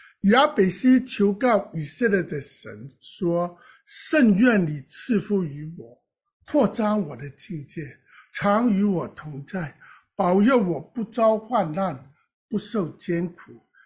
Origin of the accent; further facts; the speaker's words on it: Guangdong, China; 我们广东人说脚头毛